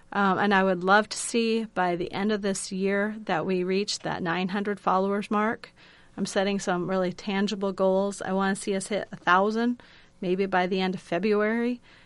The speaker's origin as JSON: {"language": "English", "region": "Iowa", "country": "United States", "tie": "born or raised there", "said": "Every growing up in Iowa, I get really concerned about the weather in January"}